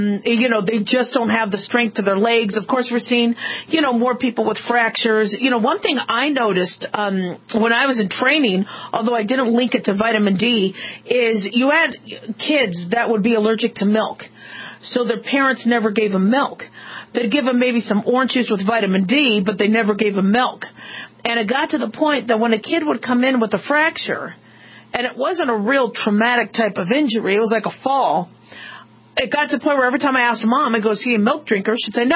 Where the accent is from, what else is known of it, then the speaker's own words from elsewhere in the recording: Nevada, United States; I'm from Southern Nevada. We're in the skin cancer capital of the world.